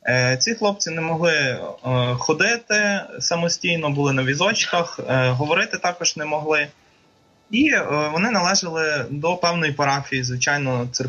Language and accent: Ukrainian; Lviv, Lviv Oblast, Ukraine; Ну ми зі Львова все ж таки, можна і пан.